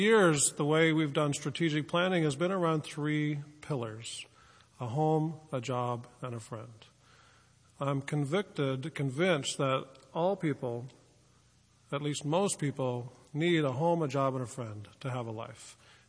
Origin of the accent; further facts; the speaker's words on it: Newfoundland and Labrador, Canada; I grew up in Newfoundland. I think there's a handful of us here, Newfoundlanders.